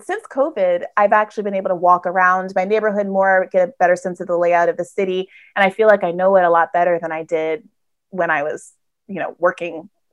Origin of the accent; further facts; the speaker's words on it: Washington, District of Columbia, United States; born there; also born or lived in North Carolina; My mom was in her doctoral program at NC State. And we lived there for 6 years in my youth. But I was born in Washington, D.C., where my parents met because they both went to Howard University.